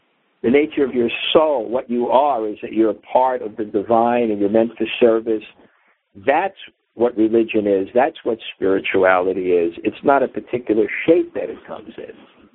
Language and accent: English; Brooklyn, New York, United States; I remember when I was 6 years old, five years old, growing up in Brooklyn